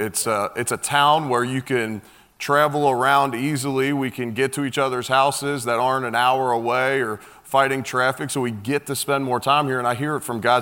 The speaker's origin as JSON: {"language": "English", "town": "Cincinnati", "region": "Ohio", "country": "United States", "tie": "born or raised there", "lives_now": "Buffalo, United States", "said": "I grew up in Cincinnati, and I never met a Bengals player my whole life."}